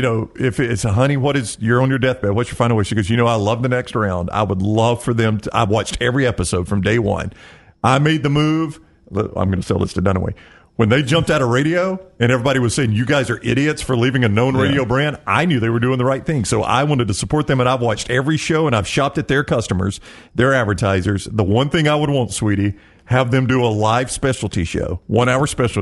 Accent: Anniston, Alabama, United States; Not just because Aniston is my hometown.

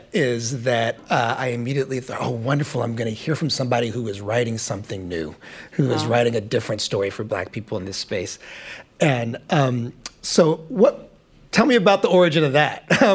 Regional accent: Indianapolis, Indiana, United States; an opera on the life of Madam C.J. Walker from my hometown, Indianapolis

